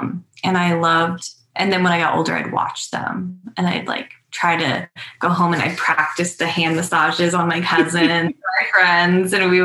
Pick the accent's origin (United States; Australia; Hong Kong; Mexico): United States; California; So I grew up in California, and when I was little, my mom was a single mom.